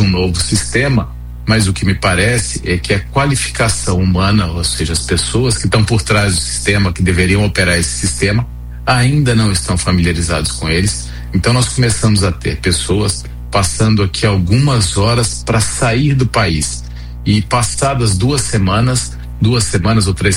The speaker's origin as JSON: {"language": "Portuguese", "country": "Brazil", "said": "Então, eu estou trazendo isso porque para a gente olhar para o nosso lado também, imaginando enquanto brasileiro."}